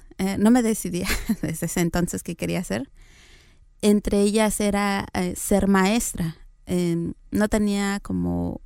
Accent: Tlaxiaco, Oaxaca, Mexico; Yo soy oaxaqueña. Nací en una comunidad que se llama Heroica Ciudad de Tlaxiaco, Oaxaca. Así, largo, totalmente. Uh-huh. Y pues siempre he estado ahí.

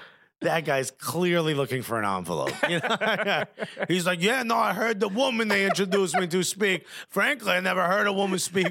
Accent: New Jersey, United States; No, but you do forget that I was born and raised in Jersey.

